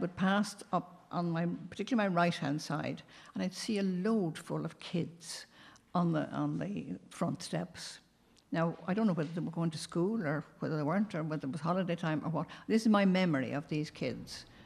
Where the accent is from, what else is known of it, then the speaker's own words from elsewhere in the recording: Dublin, Leinster, Ireland; also born or lived in Wexford; Well, I was born in Wexford, but I lived most of my life in Dublin.